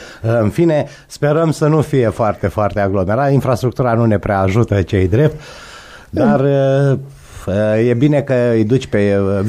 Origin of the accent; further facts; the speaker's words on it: Suceava, Suceava County, Romania; aici la noi acasă, în Suceava, în Bucovina.